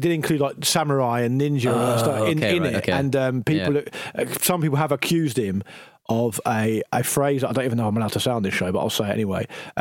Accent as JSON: {"language": "English", "country": "United Kingdom", "said": "because that's not our place as British people."}